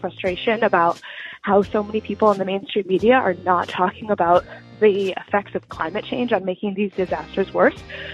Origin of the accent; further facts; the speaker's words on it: Berkeley, California, United States; I'm from Berkeley, California